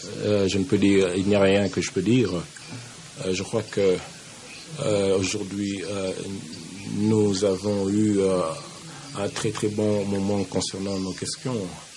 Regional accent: Nairobi, Kenya; je viens de Nairobi, Kenya.

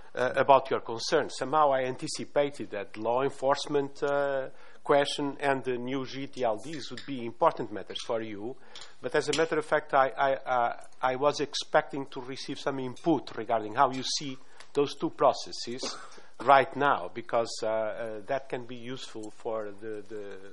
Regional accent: Portugal; So I'm from Portugal

